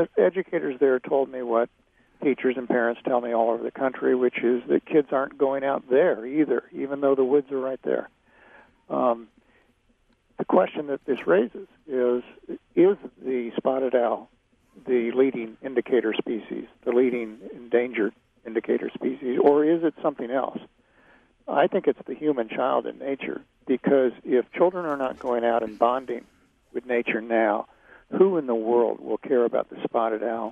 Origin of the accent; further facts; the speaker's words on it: Kansas City, United States; I grew up outside of Kansas City on the edge of the suburbs, and I could go out my back door and into the field